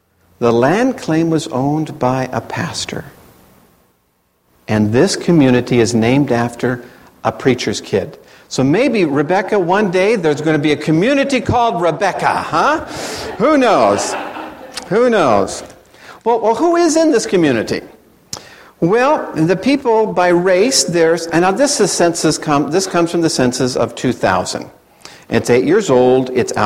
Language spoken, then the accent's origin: English; Fresno, California, United States; I was born in Fresno in 1952. I know I don't look that old. I understand that. I was born in 1952, and I graduated from high school in June of 1970, and I only lived in two houses.